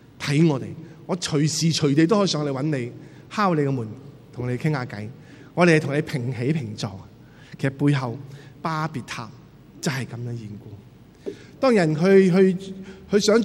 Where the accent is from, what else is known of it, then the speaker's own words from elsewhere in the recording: China; 好像我们中国人所讲的，我们修身齐家治国又平天下的这个宏伟的蓝图